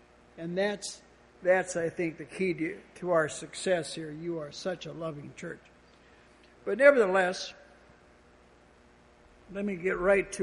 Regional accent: Minnesota, United States; a Church of Christ gospel preacher up in the state of Minnesota, where I'm originally from. And so I grew up in the Church of Christ.

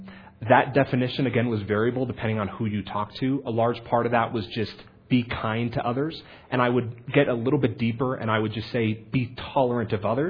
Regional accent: Massachusetts, United States; also born or lived in Los Angeles; I'm actually from Los Angeles originally, was raised in Western Massachusetts.

